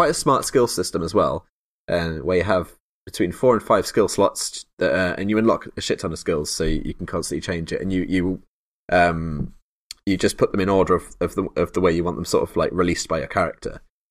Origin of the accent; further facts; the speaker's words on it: England, United Kingdom; We're English, aren't we? So we should, for our American audience, we should clarify.